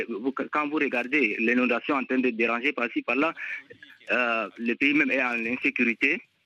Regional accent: Chad; Bon, en tant que Tchadien

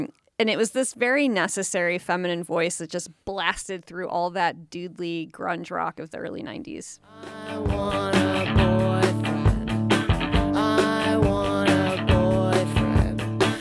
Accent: Chicago, Illinois, United States; I swear to God, like as a little gal growing up in Chicago

